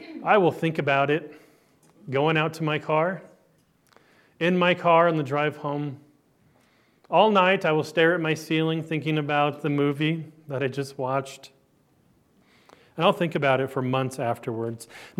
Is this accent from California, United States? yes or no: yes; Los Angeles, California, United States; born there; I was born in Hollywood on Sunset Boulevard in California